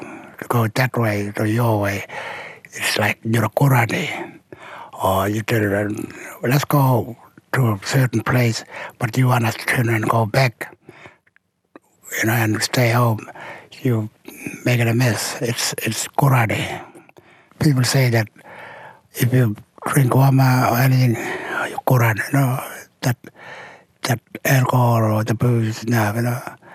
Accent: Australia; first language Pitjantjatjara; English is a second language; I'm a Bidjandjara man, and my language is Bidjandjara, and English is my third language.

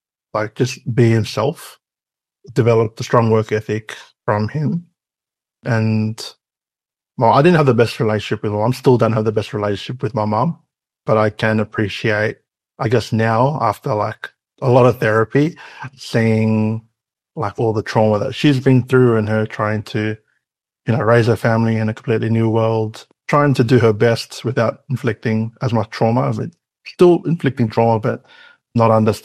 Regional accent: Sydney, New South Wales, Australia; It's a blessing growing up in Western Sydney because you get exposed to all these different cultures and it becomes like this melting pot.

